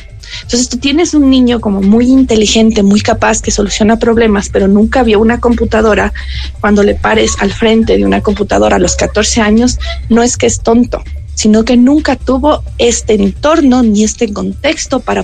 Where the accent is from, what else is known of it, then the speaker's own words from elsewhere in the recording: Ecuador; Somos ecuatorianos, nos gana esto de la viveza criolla